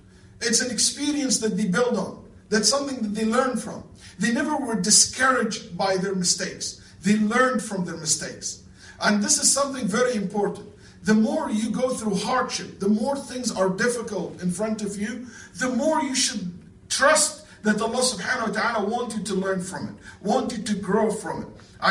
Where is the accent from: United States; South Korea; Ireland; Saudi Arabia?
Saudi Arabia; Riyadh, Riyadh Province; where I grew up in Riyadh, in Saudi Arabia.